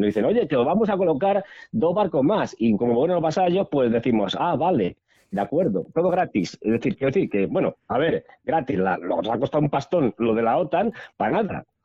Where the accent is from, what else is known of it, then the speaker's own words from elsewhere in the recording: Spain; seguimos siendo esos españoles paletos que están esperando a que lleguen los americanos.